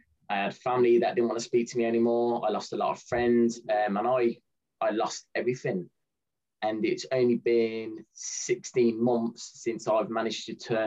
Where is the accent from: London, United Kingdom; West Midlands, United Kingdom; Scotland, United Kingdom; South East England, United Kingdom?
West Midlands, United Kingdom; Tamworth; So I'm originally from Tamworth. It's a small town outside of Birmingham in the United Kingdom.